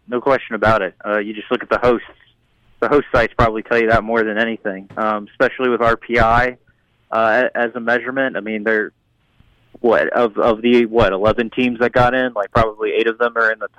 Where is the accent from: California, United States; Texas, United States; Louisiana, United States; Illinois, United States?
Louisiana, United States; also born or lived in Iowa; when I was in Iowa or even back in my home state of Louisiana